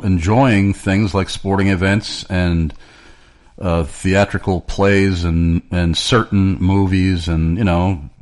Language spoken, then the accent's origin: English; New York, United States; I'm from New York. I didn't even know people were doing that.